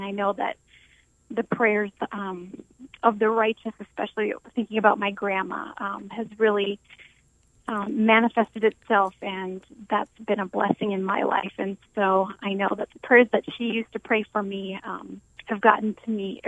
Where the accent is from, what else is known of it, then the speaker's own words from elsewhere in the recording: Minnesota, United States; now in Dallas, United States; I grew up on a farm in central Minnesota and now live in Dallas, Texas, but yeah, I still go back to the farm every once in a while.